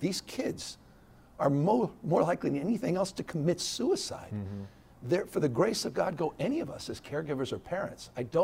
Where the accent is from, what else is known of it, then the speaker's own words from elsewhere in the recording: San Francisco, California, United States; I grew up in San Francisco. My first taste of politics was the early memories around the Briggs Initiative in the 70s.